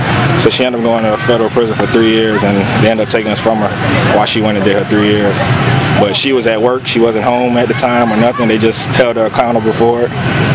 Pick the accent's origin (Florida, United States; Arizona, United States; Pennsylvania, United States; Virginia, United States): Florida, United States; Miami; now in Atlanta, United States; In Miami.